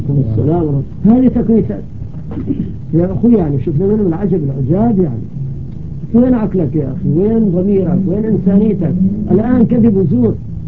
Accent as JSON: {"language": "Arabic", "country": "Syria", "said": "أهم ما عندنا في سوريا البدع تشرب هناك بكثرة"}